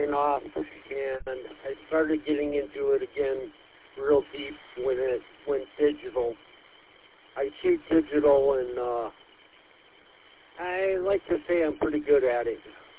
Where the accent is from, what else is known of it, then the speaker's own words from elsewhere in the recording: Elyria, Ohio, United States; I'm from Elyria, Ohio, which is up near Cleveland